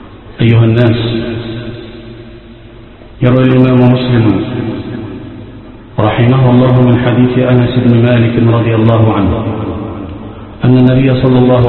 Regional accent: Egypt; اللهم اجعل بلادنا مصر في حفظك وأمانك،

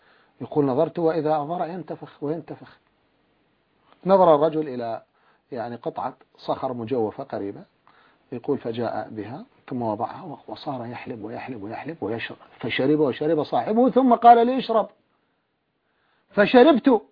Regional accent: Iraq; وهو جد قبيلة كبيرة عندنا في العراق

